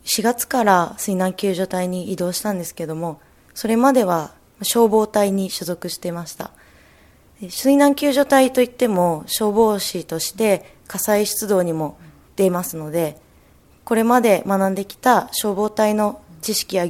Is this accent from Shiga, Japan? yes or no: no; Hiroshima, Japan; もともとは私広島県出身なんですが、